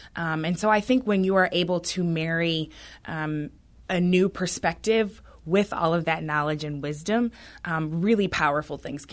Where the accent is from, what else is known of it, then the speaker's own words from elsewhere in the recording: St. Louis, Missouri, United States; also born or lived in Washington, D.C.; I am from St. Louis, but again, I was in D.C. for the last few years